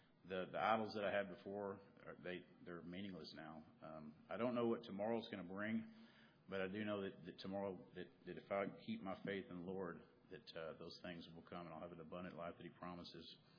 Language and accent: English; Conway, United States; I'm from Conway.